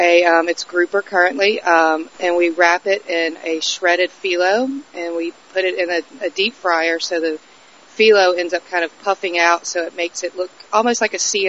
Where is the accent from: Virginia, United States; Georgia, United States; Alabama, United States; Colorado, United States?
Alabama, United States; growing up in the South in Alabama. You get used to open up your back door and go to your garden and cook what's in season.